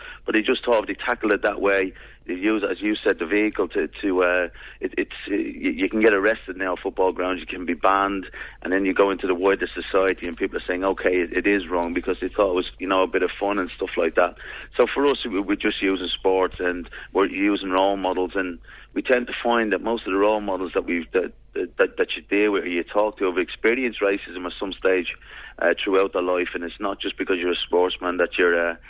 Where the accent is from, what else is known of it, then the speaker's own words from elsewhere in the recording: Dublin, Leinster, Ireland; moved away; I moved away from Dublin 20 years ago. I'm Dublin and I'm very, very proud. And there wasn't a lot of black faces around when I was growing up as a kid in the Ballybock area, Clonliffe Road area. And now I come home to Dublin, and I'm in Dublin quite a bit now